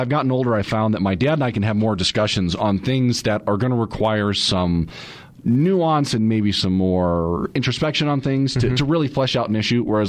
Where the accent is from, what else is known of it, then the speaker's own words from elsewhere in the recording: Michigan, United States; So, born and raised in Michigan. Both of my parents are converts.